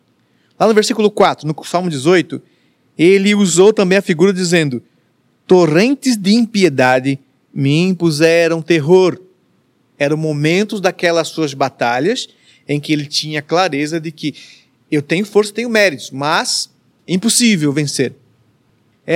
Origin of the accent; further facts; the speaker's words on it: Minas Gerais, Brazil; born there; para alguém leigo como eu, que nasci em Minas Gerais, uma terra que não é banhada pelo mar